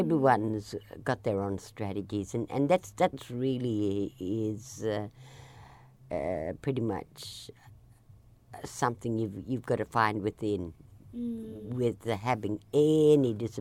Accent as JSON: {"language": "English", "town": "Broome", "region": "Western Australia", "country": "Australia", "tie": "born or raised there", "said": "I'm a Broome girl, locally born and bred in Broome, but I'm a Nyulnyul woman whose family is originally just north of Broome, just south of Beagle Bay community is our traditional lands."}